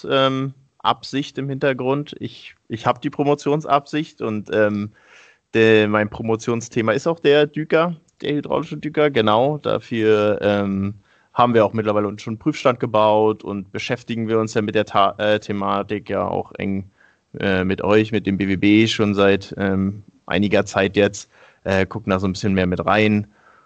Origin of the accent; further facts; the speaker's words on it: Berlin, Germany; also born or lived in Munich; wenigen letzten, die hier noch in Berlin sind. Zwischendurch auch mal ein paar Jahre in München gewesen. Aber ich habe auch an der TU Berlin studiert, bin hier geblieben.